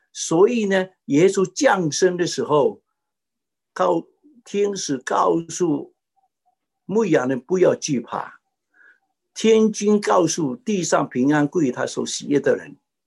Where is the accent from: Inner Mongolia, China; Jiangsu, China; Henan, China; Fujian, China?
Fujian, China; Fuzhou; 我们福州人常常讲一句话